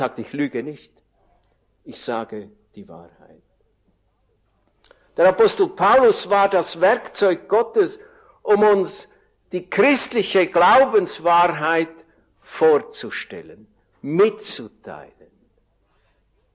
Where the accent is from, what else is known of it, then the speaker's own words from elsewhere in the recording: Andelfingen, Zurich, Switzerland; Das ist eine Ortschaft in der Schweiz, wo ich herkomme.